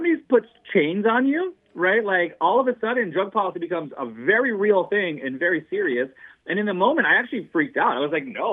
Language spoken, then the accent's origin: English; Norwich, Connecticut, United States; now in Puerto Rico; I'm originally from Connecticut, from Norwich, Connecticut, actually. I currently live in Puerto Rico, but I am currently today in Connecticut.